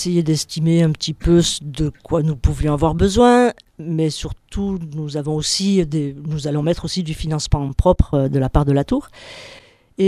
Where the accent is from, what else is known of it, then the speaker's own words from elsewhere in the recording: Gap, Provence-Alpes-Côte d'Azur, France; now in Glandage, France; Non, je venais de Gap.